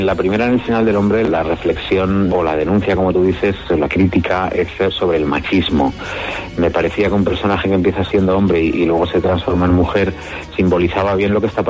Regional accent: Madrid, Community of Madrid, Spain; Está ambientada en Madrid, es una novela contemporánea y yo soy un escritor madrileño y me gusta enseñar mi ciudad

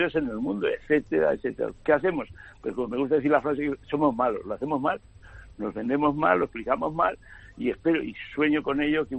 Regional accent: Zaragoza, Aragon, Spain; yo soy de Zaragoza

